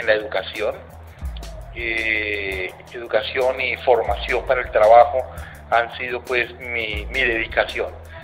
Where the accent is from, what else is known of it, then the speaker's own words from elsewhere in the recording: Bucaramanga, Santander, Colombia; born there; moved away as an adult; now in Medellín, Colombia; yo soy santandereano, nací en Bucaramanga, hincha del Atlético Bucaramanga